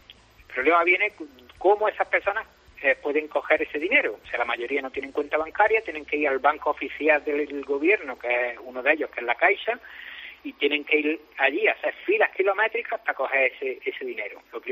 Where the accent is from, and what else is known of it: Granada, Andalusia, Spain; now in Brazil